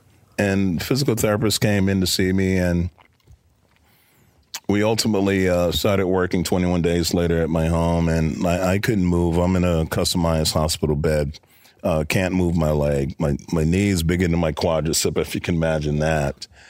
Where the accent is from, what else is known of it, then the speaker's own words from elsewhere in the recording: Brooklyn, New York, United States; I'm a kid from Brooklyn.